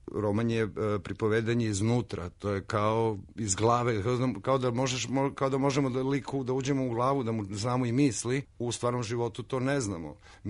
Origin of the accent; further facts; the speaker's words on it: Petrovac na Mlavi, Southern and Eastern Serbia, Serbia; Pa ja sam iz malog mesta, ja sam rođen u Petrovcu na Mlavi i ja baš to imam. Imam jedan dobar deo života u malom mestu, a veći deo života u velikom gradu.